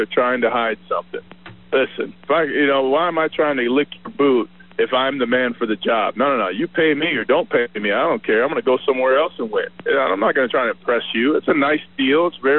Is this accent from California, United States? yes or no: no; Colorado, United States; We're going to talk Broncos football a little bit because we're both from Colorado.